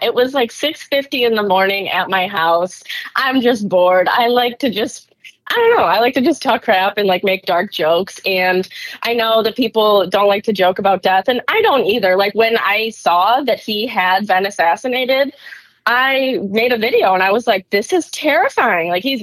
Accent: Rockton, Illinois, United States; now in Detroit, United States; I grew up in Rockton, Illinois. It is like primarily white. Like when you look at the demographics, it doesn't even have like black on there. And now I live in Detroit.

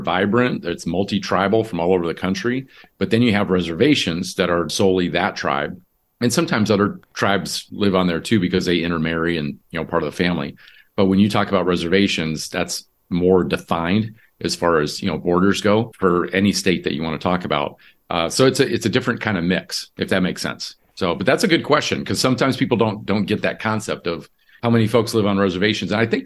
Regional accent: Michigan, United States; born there; also born or lived in South Dakota / North Dakota / Mississippi; So even though I was born in Michigan and that's where my tribe is in my home community, I grew up all over the country. So South Dakota, North Dakota, Mississippi.

